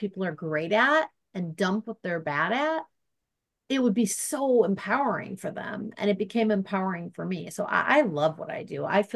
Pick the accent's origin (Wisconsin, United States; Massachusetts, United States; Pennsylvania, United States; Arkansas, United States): Wisconsin, United States; Milwaukee; Are you sitting down? Milwaukee, Wisconsin.